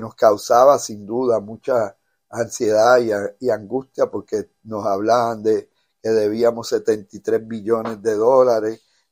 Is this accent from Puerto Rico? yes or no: yes; Puerto Rico; los puertorriqueños, cuando nos proponemos algo